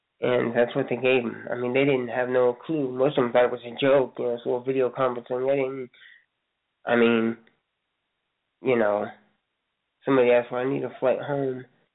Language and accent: English; Lafayette, Indiana, United States; And this is actually in our hometown, my hometown, Lafayette, Indiana, Tiffany County.